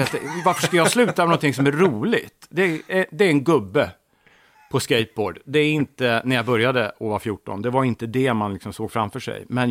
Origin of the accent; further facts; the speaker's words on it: Täby, Stockholm County, Sweden; born there; Jag är född i Stockholm, i Täby. Mm. 1963.